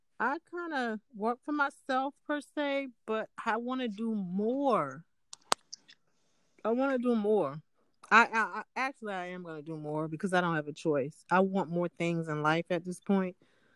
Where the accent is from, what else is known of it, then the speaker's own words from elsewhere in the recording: South Carolina, United States; I'm from South Carolina, migrated to Georgia, but Charlotte is only a few hours away, in either state.